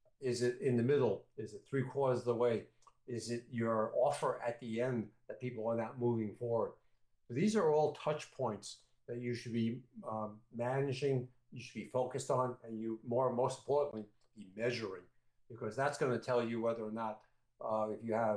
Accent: New York, United States; There's a I'm from New York, as most people can figure that one out. There's an old joke that we used to have in New York is, how do you get to Carnegie Hall?

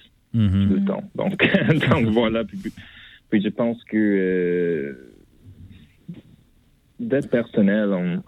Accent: London, Ontario, Canada; now in Montréal, Canada; je viens de London, Ontario. J'ai déménagé à Montréal, ça fait peut-être 6 ou 7 ans.

